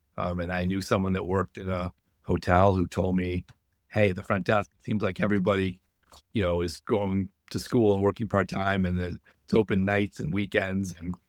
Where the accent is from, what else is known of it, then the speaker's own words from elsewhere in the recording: Chicago, Illinois, United States; moved away as an adult; now in Boston, United States; I'm born and raised in Chicago. I've been in the Boston area for 30 years, but Chicago was where I started.